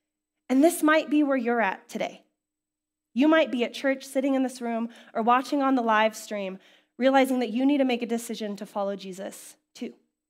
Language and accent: English; Fort Collins, Colorado, United States; Growing up in Fort Collins, we moved around a lot, so I don't have one place that is my childhood home.